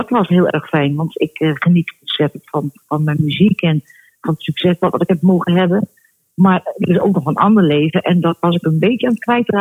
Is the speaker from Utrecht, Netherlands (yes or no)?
yes; Utrecht, Netherlands; Daalse Dijk, echt een volksbuurtje. Dat was mijn geboorteplaats op een hofje.